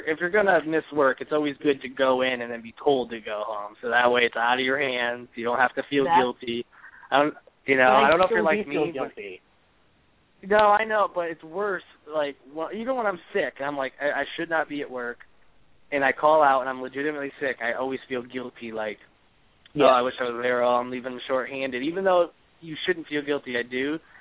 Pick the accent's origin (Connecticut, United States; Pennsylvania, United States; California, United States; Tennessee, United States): Connecticut, United States; now in Charleston, United States; I love my hometown. I'm proud of where I'm from, which is up in Connecticut, for those who don't know. Moved here and love it here. Love everything about Charleston